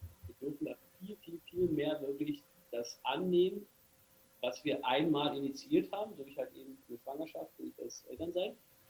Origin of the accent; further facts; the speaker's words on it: Berlin, Germany; ich komme aus Berlin.